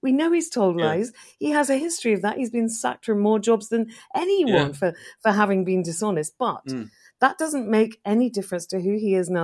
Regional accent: United Kingdom; We are British. We've produced some of the finest musical artists in the world, in history.

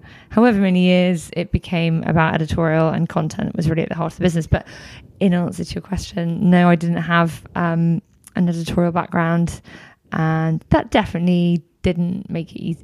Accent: Hong Kong; I remember growing up in Hong Kong

